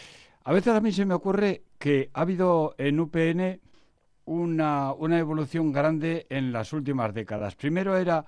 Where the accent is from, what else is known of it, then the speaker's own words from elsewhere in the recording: Navarre, Spain; yo que soy de Tierra Estella y estoy en la frontera con Álava